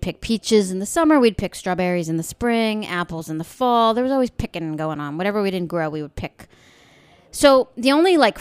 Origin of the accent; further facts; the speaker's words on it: New York, United States; And, you know, I grew up out on the East End of Long Island.